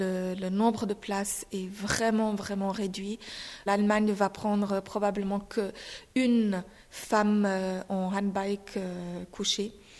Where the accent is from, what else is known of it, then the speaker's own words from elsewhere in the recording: Switzerland; malgré que j'ai grandi en Suisse, malgré donc 31 ans, plus donc toute mon enfance et ma scolarité faite en Suisse.